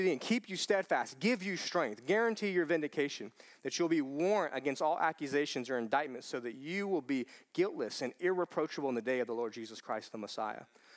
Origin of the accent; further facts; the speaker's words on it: United States; As an American, if it's not, the old thing's not exciting me, I'm gonna do something new, exciting.